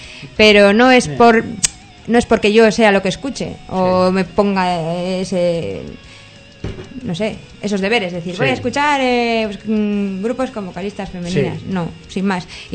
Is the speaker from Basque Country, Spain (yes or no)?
yes; Ermua, Basque Country, Spain; Como decía un amigo mío de Manu, de mi pueblo de Ermua.